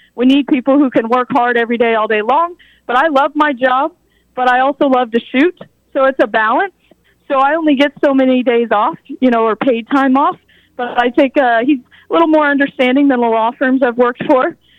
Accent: Emporia, Kansas, United States; Emporia, Kansas, my hometown

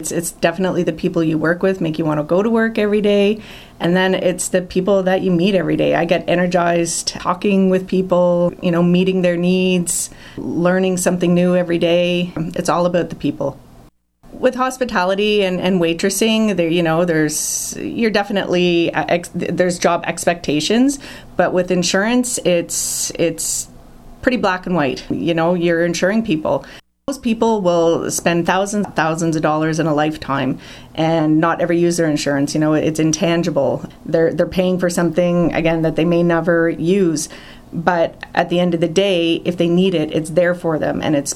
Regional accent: Nepean, Ontario, Canada; Born and raised in Nepean.

